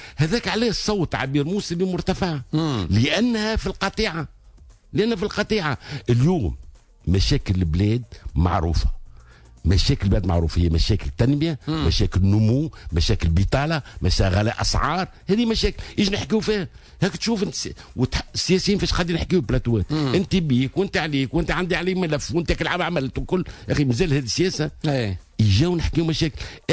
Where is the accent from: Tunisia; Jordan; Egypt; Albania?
Tunisia; سي نورمال احنا عندنا في تونس عندنا مخزون من الرخام 10 مرات قد تركيا